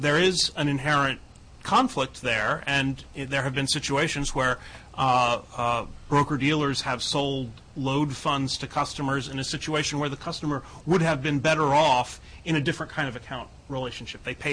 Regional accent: California, United States; You know, I'm from California. We have very high state taxes

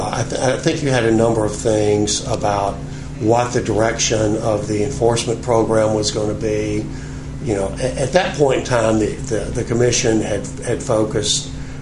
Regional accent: Alabama, United States; I'm originally from Alabama.

